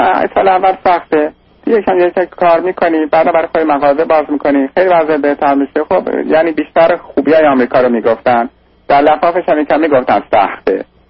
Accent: Iran; من یک نفر هستم که تقریبا 40 سالمه و یه 2 ماهی است که از ایران اومدم.

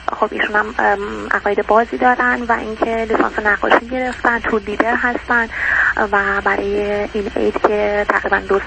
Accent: Iran; من توی خانواده سنتی و مذهبی تو ایران بزرگ شدم و زندگی میکنم. خانواده ای که به شدت مذهبی هستن

